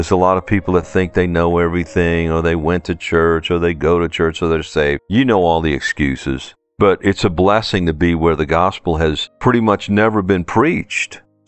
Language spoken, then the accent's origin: English; New Orleans, Louisiana, United States; accent: New Orleans; I grew up in New Orleans.